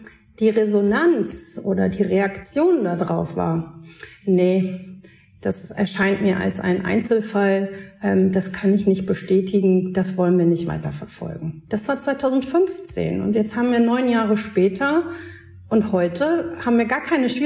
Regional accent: Hamburg, Germany; ich komme aus Hamburg, also auch einer Großstadt

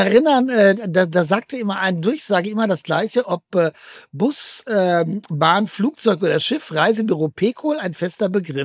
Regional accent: North Rhine-Westphalia, Germany; ich bin aus Westfalen.

